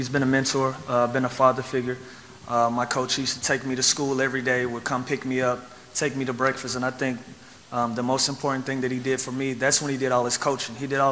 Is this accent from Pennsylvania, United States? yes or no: no; Atlanta, Georgia, United States; You know, my first year in Atlanta, I was in my hometown.